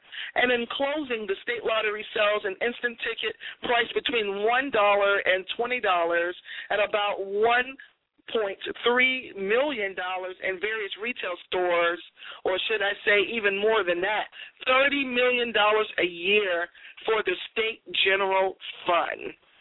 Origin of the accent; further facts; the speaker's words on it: Boston, Massachusetts, United States; I'm from Beantown.